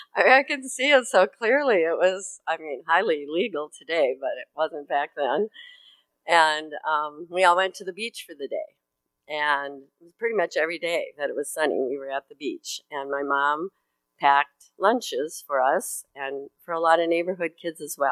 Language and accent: English; Madison, Wisconsin, United States; I was raised in Madison, Wisconsin, in a very working class neighborhood.